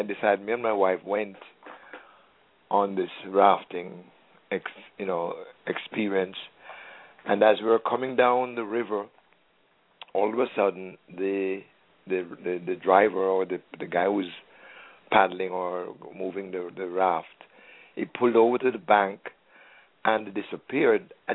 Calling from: Mount Vernon, United States; from Mount Vernon.

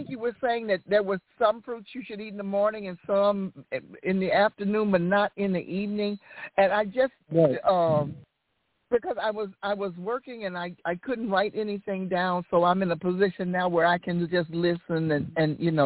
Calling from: St. Louis, Missouri, United States; I'm calling from St. Louis, Missouri.

